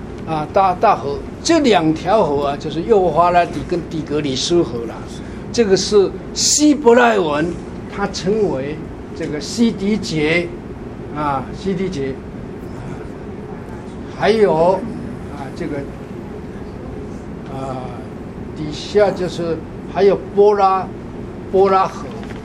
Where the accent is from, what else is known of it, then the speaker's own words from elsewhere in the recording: China; 对我们中国人呢、啊。啊，很友善呢